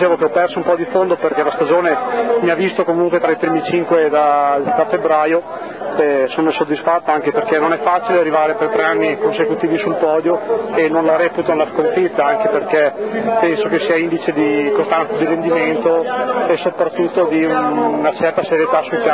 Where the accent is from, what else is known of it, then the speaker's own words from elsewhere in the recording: Bologna, Emilia-Romagna, Italy; Io sono di Bologna e 20 giorni che fa anche più caldo